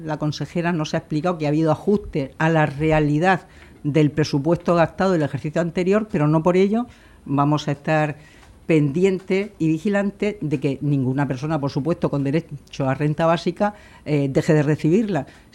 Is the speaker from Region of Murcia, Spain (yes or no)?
yes; Region of Murcia, Spain; Somos murcianos por encima de color político